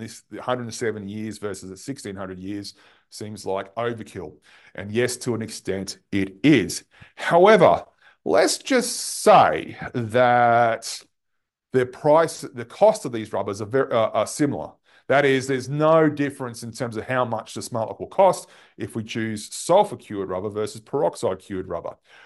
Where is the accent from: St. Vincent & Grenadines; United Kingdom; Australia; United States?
Australia; Queensland; my home state in Australia, a place called Queensland. We're near the beaches.